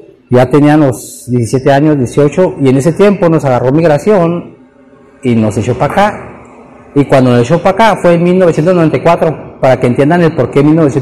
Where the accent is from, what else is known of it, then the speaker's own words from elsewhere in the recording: Mexico; Soy el único mexicano de 300, 500 personas en la iglesia.